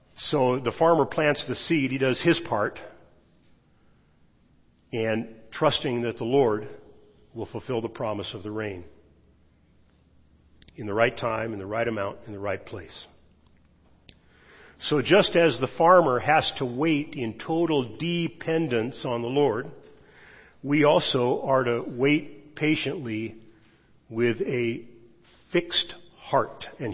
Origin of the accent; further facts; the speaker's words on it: California, United States; By the way, I grew up in the San Joaquin Valley, which was, you know, irrigated farmland, much as the farmland that we have around here.